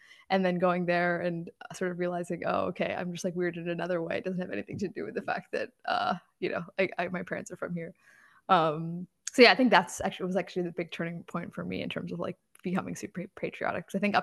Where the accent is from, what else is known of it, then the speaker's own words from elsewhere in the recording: Virginia, United States; So I grew up in Northern Virginia, and my parents were like super against any like international travel in terms of like when it came to family vacations.